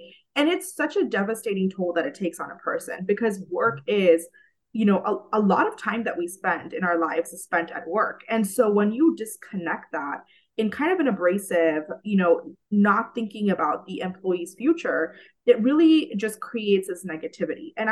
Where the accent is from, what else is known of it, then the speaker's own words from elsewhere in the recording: India; So I come from India, which, as you all know, is a land of the language Sanskrit.